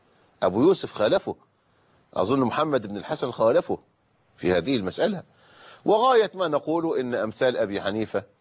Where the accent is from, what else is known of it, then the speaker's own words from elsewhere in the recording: Egypt; وكانوا بيسموها عندنا في مصر البوظة